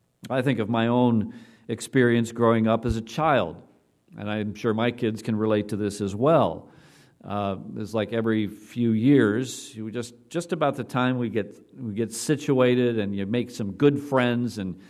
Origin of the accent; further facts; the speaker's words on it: Chicago, Illinois, United States; born there; Well, I was born in Chicago, but I don't remember anything about it. So off we moved to Chicago.